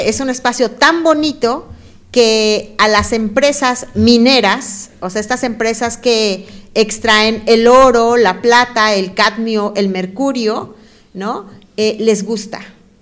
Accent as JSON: {"language": "Spanish", "town": "Alpuyeca", "country": "Mexico", "said": "la comunidad nuestra, de donde yo vengo, está atravesada por un gran río, y el río se llama Colotepec. Es un río muy bonito, ¿saben? Porque mi comunidad se llama Alpuyeca, que está en lengua originaria. Nosotros somos indígenas"}